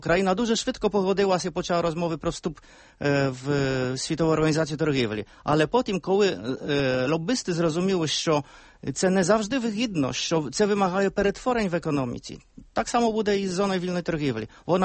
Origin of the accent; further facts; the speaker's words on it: Poland; Я хочу сказати, як ми, поляки, бачимо перспективу європейського східного партнерства.